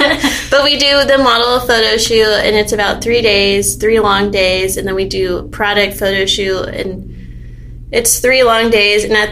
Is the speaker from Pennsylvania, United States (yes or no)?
no; San Antonio, Texas, United States; now in Austin, United States; my husband and I knew we wanted to move to Austin because I'm originally from San Antonio, so we wanted to be closer to my family.